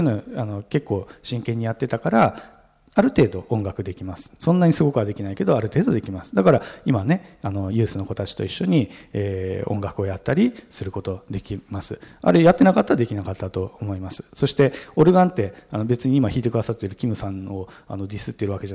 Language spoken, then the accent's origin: Japanese; Tokyo, Japan; 僕、故郷東京なので、違和感を感じるかもしれませんが、東京で生まれ育っているので、東京で故郷なので、そこ離れていますけれども